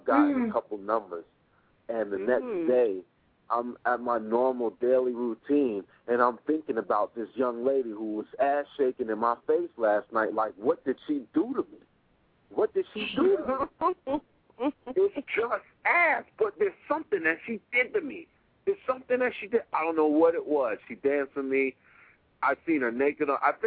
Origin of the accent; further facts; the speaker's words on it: Brooklyn, New York, United States; Now, I'm from Brooklyn, right?